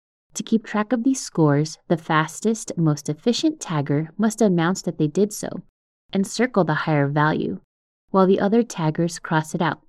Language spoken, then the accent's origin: English; Los Angeles, California, United States; Born and raised in Los Angeles, graffiti and street art could be found on nearly every street of my surrounding neighborhood.